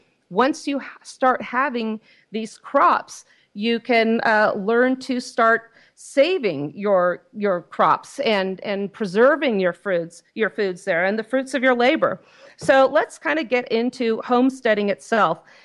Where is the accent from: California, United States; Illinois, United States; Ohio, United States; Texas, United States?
California, United States; San Francisco; My experience, I came from California. I used to practice law there. I grew up for the first part of my life in San Francisco.